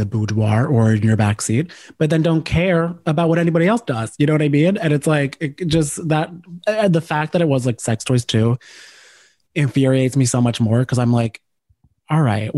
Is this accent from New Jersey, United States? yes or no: yes; Cranford, New Jersey, United States; Do not say I'm from Westfield. We have no, actually, we have some crazy stories in Cranford